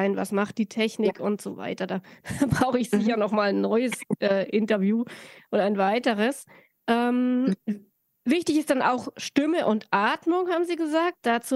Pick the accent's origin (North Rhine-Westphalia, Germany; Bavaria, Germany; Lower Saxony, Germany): Bavaria, Germany; also born or lived in Middle Franconia; Ja, ich komme aus Franken, war in Mittelfranken, später komme eigentlich aus Oberfranken und Bayern